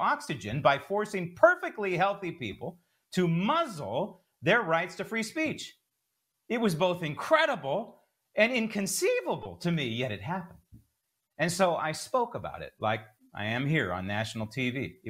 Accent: United States; Now, as an American, being closed-minded should mean that you reject all attempts by people and governments to circumvent fundamental rights

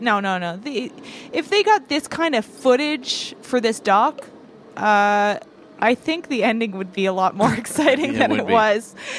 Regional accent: Canada; accent: Canadian; Because I've worked really hard to get rid of my Canadian accent.

